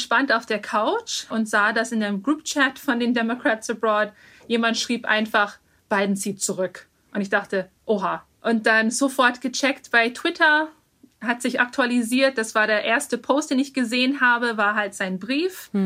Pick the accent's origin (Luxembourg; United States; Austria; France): United States; Maryland; now in Hamburg, Germany; Ich komme aus dem Bundesstaat Maryland. Ich wohne seit 2016 in Hamburg